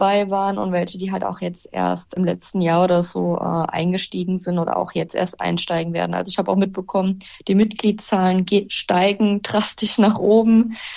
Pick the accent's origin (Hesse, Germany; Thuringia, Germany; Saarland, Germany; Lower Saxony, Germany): Saarland, Germany; Elversberg; Früher, wenn irgendjemand gefragt hat, ja, wo kommst du her, habe ich dann nie direkt Elversberg gesagt, weil es kein Mensch gekannt hatte. Da hat man dann immer auf Saarbrücken oder sowas ausgewichen.